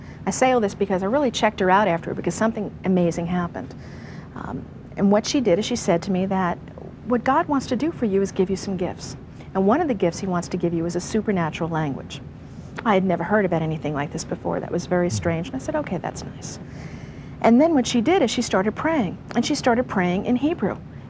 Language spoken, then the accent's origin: English; New York, United States; Well, I'm from New York, and I'm Jewish, and I'm also a musician.